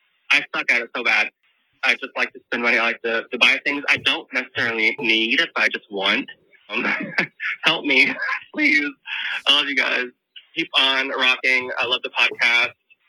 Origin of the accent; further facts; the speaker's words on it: Waymouth, Virginia, United States; I'm from Waymouth, Virginia.